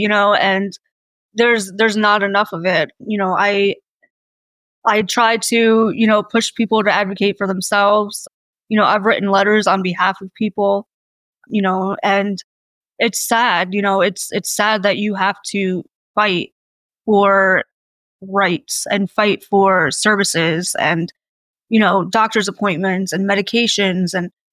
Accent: New York, United States; Well, I'm 35. I'm from New York.

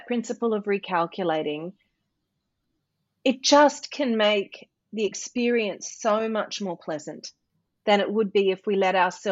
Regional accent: Mackay, Queensland, Australia; moved away as an adult; also born or lived in New York City; how I grew up in Mackay in North Queensland and had a dream to be a professional singer and move to America. I went and I accomplished that. I was in New York City for 20 years

